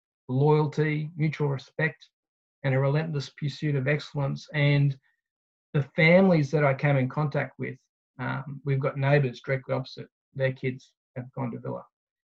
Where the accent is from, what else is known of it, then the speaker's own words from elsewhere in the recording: Roma, Queensland, Australia; I grew up out west in Roma and went to a number of different schools out there, joined the army at 17 and essentially moved every couple of years all around Australia, internationally.